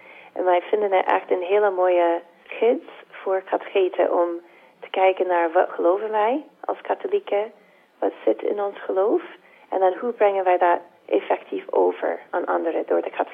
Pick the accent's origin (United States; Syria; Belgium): United States; Tennessee; Dutch is a second language; moved away as an adult; now in Sittard, Netherlands; Ik woon in Sittard in het zuiden van Nederland, maar ik kom niet oorspronkelijk uit Nederland. Ik ben Amerikaans. Ik ben Dominicanes van Sint Cecilia en ons moederhuis ligt in Nashville, Tennessee. En ik ben van daaruit naar Nederland gekomen.